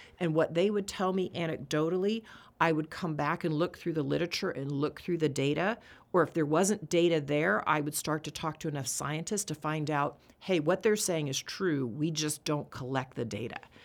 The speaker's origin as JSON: {"language": "English", "region": "Texas", "country": "United States", "tie": "born or raised there", "said": "I grew up in Texas in a Catholic community. I hadn't really been around many East Coast people, let's say that."}